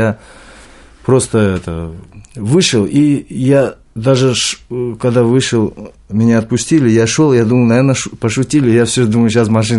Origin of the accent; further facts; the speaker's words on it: Tashkent, Uzbekistan; moved away; Я приехал из Узбекистана, город Ташкент. Может быть, кто знает такой город.